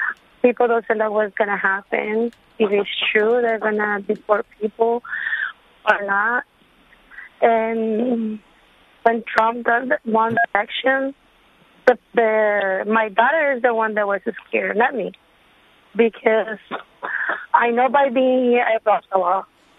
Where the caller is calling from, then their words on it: Brownsville, Texas, United States; English is a second language; I'm calling from Brownsville, Texas. I'm here illegally for 20 years.